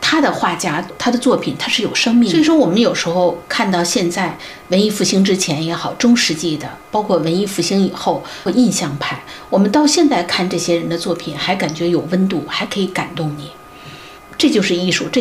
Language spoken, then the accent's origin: Chinese; Beijing, China; moved away as an adult; now in Los Angeles, United States; 他们跟着我一起从北京移民到洛杉矶